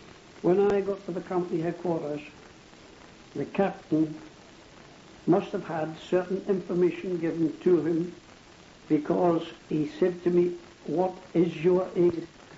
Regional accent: Berwick-upon-Tweed, North East England, United Kingdom; we visited a number of places on the Scottish border. One of them was Berwick upon Tweed, my hometown.

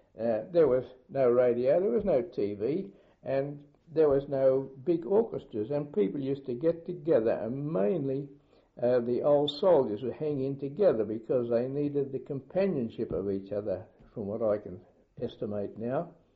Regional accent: Balgowlah, New South Wales, Australia; born there; I was born in Balgowlah, one of the outer suburbs of Sydney, or was an outer suburb at the time, on the 8th of September 1918. Both my parents were Londoners.

